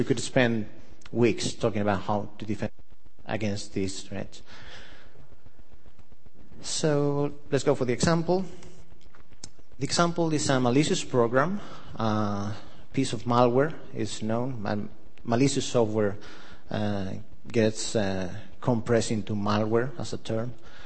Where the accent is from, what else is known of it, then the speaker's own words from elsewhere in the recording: Spain; if you pronounce it in Spanish. I come from Spain.